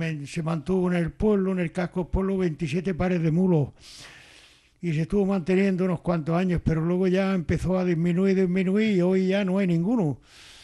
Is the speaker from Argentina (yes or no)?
no; Turón, Andalusia, Spain; born there; now in El Ejido, Spain; No, nací en la provincia de Granada, en un pueblo de Alpujarra que le llaman Turón, en el 1938.